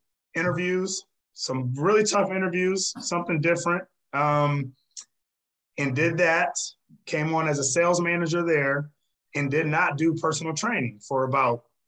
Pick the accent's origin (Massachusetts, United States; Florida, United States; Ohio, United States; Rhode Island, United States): Ohio, United States; Fremont; so my first training job was in my hometown in Fremont, Ohio.